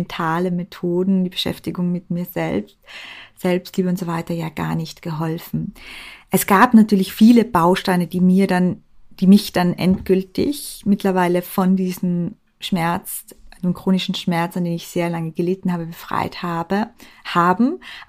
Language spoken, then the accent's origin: German; Austria; now in Vienna, Austria; ich habe ein bisschen einen Dialekt. Und damit ihr wisst, warum, ich bin Österreicherin und ich wohne in Wien.